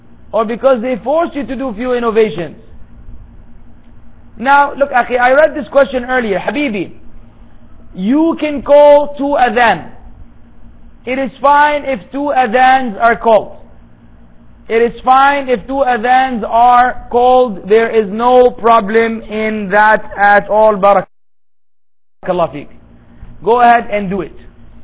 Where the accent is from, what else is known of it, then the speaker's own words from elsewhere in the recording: Singapore; also born or lived in Yanbu, Saudi Arabia; I was from Singapore, but then I stayed in Yanbu for 6 years and I don't stay at Singapore anymore. Now I'm back in Singapore for vacation.